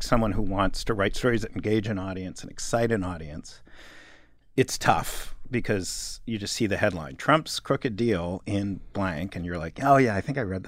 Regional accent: New York, United States; just as a kid growing up in New York

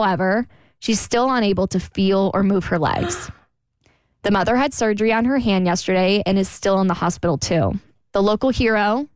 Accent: Jacksonville, Florida, United States; So something really tragic over the weekend, well, last weekend happened in my hometown. So I'm from Jacksonville, Florida.

